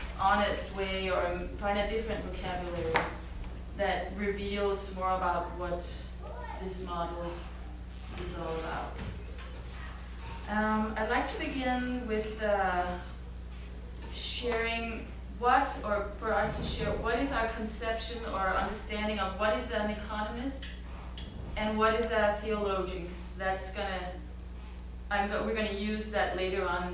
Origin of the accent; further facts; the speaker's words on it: Denmark; English is a second language; I'm from Denmark, so if my English sometimes gets a little funny, it's, you know why.